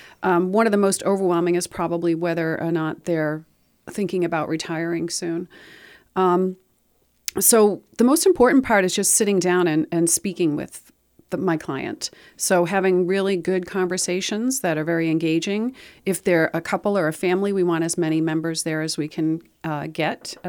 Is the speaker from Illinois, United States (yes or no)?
no; Westwood, Massachusetts, United States; I am an outsider. I'm actually from Massachusetts, but not too far from Rhode Island, and I grew up there, and I've been there my whole life.